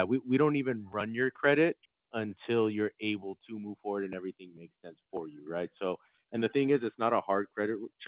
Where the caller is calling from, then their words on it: Los Angeles, California, United States; Yeah, so we're located out in Los Angeles.